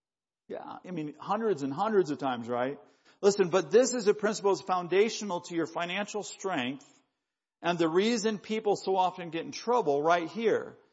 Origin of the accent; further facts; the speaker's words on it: Colorado, United States; Now, I'm from Colorado, so we already started a mile high.